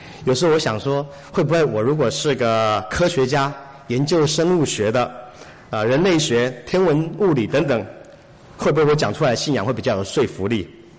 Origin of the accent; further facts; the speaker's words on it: Taiwan; moved away as an adult; now in Los Angeles, United States; 我来自台湾。我1997年的时候来到美国就读大学，那个时候我的主修是艺术。